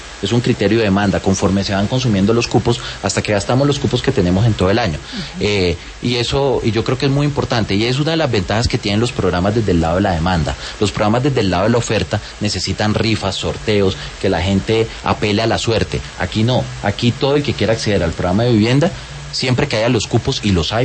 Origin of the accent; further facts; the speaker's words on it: Riohacha, La Guajira, Colombia; born there; Yo soy de provincia, orgullosamente colombiano. Yo nací en La Guajira, yo nací en Riohacha.